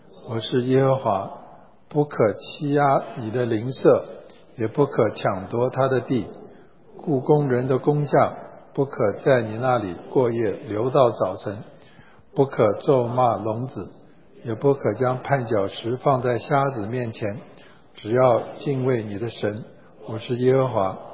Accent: China; now in United States; 我们是从中国移民到美国

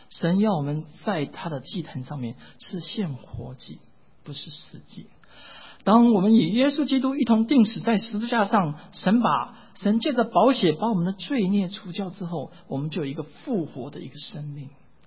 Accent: Taiwan; now in Chicago, United States; 我跟一芬在1988年我们从台湾来到美国，我们就住在芝加哥

